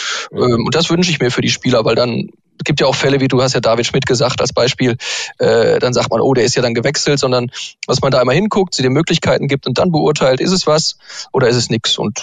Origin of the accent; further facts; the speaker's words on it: Essen, North Rhine-Westphalia, Germany; Ich komme ja auch aus Essen.